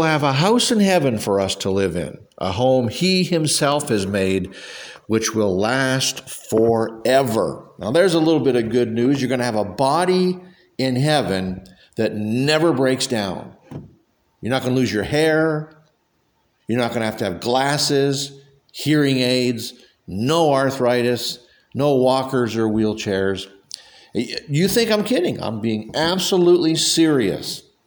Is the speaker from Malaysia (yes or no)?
no; Canada; But I'm from Canada, and you know, those pasty, cold Canadians, generally we tend to love the heat.